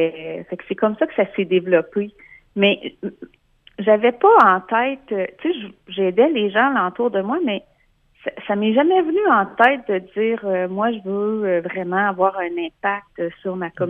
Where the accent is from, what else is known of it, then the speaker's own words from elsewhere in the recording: Déléage, Quebec, Canada; Non, je viens d'ici. En fait, je viens de Déléage, là, mais c'est tout près. Là, je viens d'ici, oui.